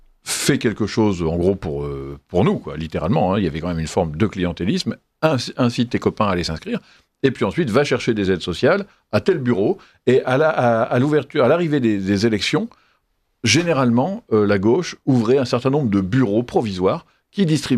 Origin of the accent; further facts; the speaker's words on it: Hauts-de-France, France; quand moi j'étais jeune, je viens d'une ville du Nord-Pas-de-Calais